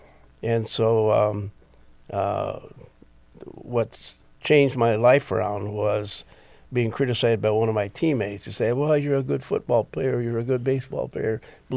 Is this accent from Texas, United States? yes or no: yes; Farr, Texas, United States; also born or lived in Ohio / Michigan / Indiana / Wisconsin; Well, I was born in South Texas, in the Rio Grande Valley. It was a little town called Farr, next to McAllen, Texas, about 12 miles from the bridge into Mexico at Reynosa.